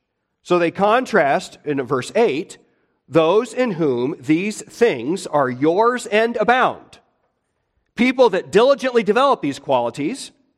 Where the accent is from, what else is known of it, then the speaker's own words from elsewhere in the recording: Midwest, United States; And growing up in the Midwest, we would get some pretty powerful thunderstorms at times.